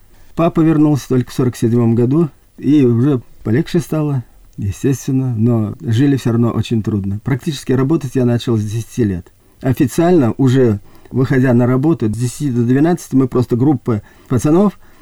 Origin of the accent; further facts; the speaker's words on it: Orenburg, Orenburg Oblast, Russia; born there; Я родился в Оренбурге, историческое место